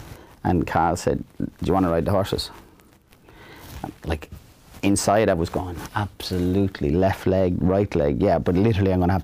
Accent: Dublin, Leinster, Ireland; born there; also born or lived in Clane; I was born up here in Dublin and moved down to Clane in 72.

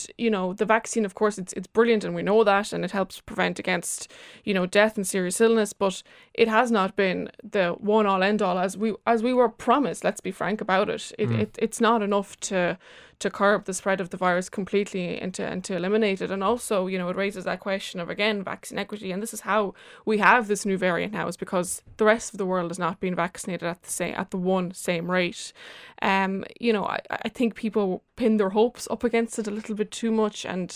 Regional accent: Lithuania; now in Ireland; I suppose, I'm from Lithuania originally, and I suppose Eastern European communities in Ireland is lower than that in the Irish communities

